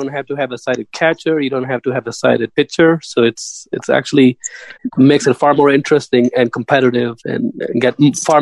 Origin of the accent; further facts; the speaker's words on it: Pakistan; because I'm originally from Pakistan as well. And there are quite a few of us who are from Pakistan